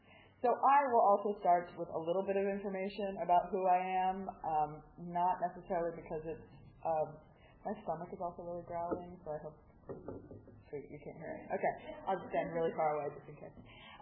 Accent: New Mexico, United States; I grew up in New Mexico in a relatively Jewish, really Jewish, relatively progressive household. And I was bat mitzvahed, confirmed

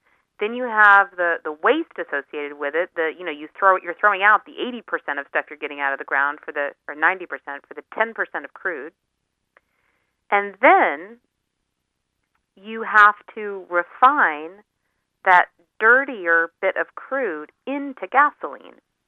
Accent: Colorado, United States; I'm originally from Colorado, many small towns across the West suffered the economic consequences of oil companies coming

